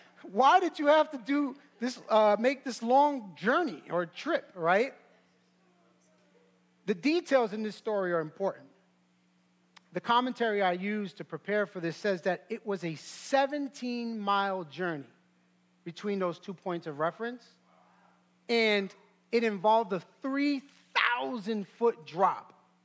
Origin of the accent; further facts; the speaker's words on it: Brooklyn, New York, United States; You know, many of you know I grew up in East New York. I grew up in Brooklyn.